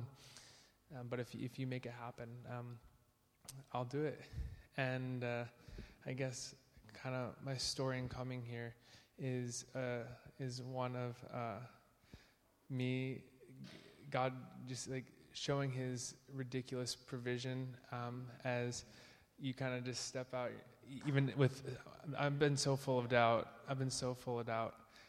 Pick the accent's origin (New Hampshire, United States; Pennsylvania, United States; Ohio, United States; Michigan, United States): Michigan, United States; Holland; now in London, United Kingdom; and I'm from Holland, Michigan, in the United States.